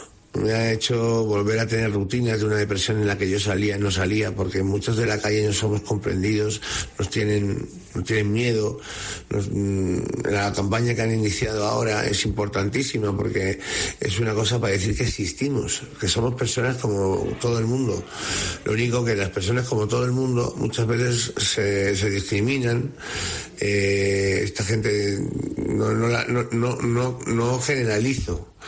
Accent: Madrid, Community of Madrid, Spain; now in Cáceres, Spain; Yo, originalmente de Madrid, pero la verdad es que ahí yo vine a Cáceres

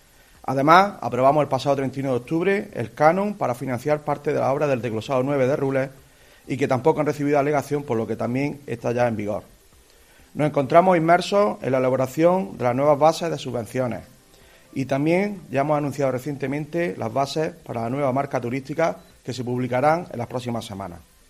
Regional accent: Almuñécar, Andalusia, Spain; obviamente yo soy de Almuñécar, pero bueno, en Motril se conocía, Salobreña

